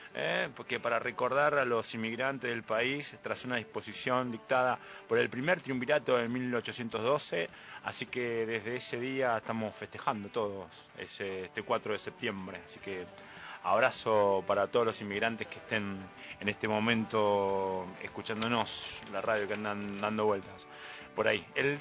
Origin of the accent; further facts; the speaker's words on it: Argentina; Creo que somos atentos los argentinos y somos hospitalarios también